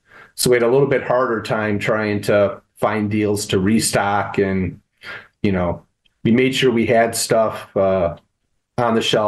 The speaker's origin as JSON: {"language": "English", "town": "Detroit", "region": "Michigan", "country": "United States", "tie": "born or raised there", "said": "I grew up in the Detroit area and was at that Dallas Cowboys playoff game in, you know, January of 92."}